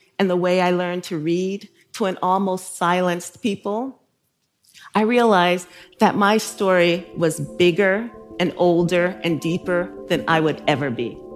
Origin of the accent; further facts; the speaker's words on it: South Carolina, United States; now in New York City, United States; I mean, I came out of Jim Crow South, right? So I came from South Carolina to New York City.